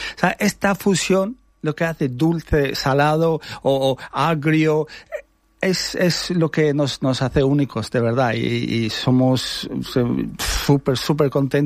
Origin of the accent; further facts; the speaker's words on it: Albania; born there; Spanish is a second language; Nací en Albania y por eso que significa sabor.